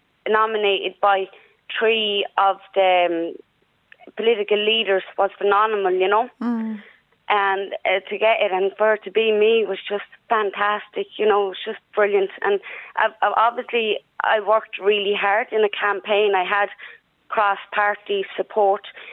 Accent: Dublin, Leinster, Ireland; I grew up in Ballyfermot in Ladbury Park, the oldest halting site in Ireland. I went to school in Ballyfermot.

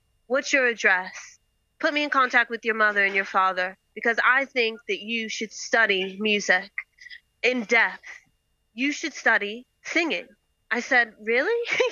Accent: Roanoke, Virginia, United States; I wanted to do Baltimore because I am American, as you know. Mm. I'm from Roanoke, Virginia, as you just stated.

